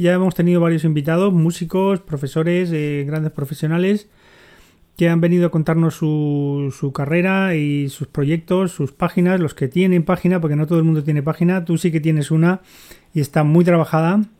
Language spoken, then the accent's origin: Spanish; Madrid, Community of Madrid, Spain; now in Alicante, Spain; Yo vivo en Alicante, soy de Madrid, vivo en Alicante ya también hace unos 10 años